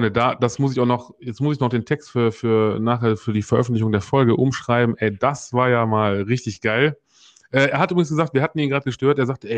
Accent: Langenfeld, North Rhine-Westphalia, Germany; Also ich komme jetzt aus Langenfeld.

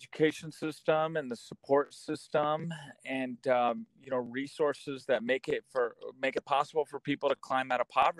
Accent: Nampa, Idaho, United States; I was born and raised in Nampa, Idaho. I'm a Shoshone Bannock tribal member and the son of a Mexican immigrant. I grew up in poverty in public housing

